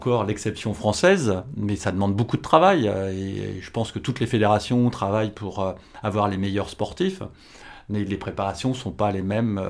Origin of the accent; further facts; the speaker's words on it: France; on est un peu chauvin, on est français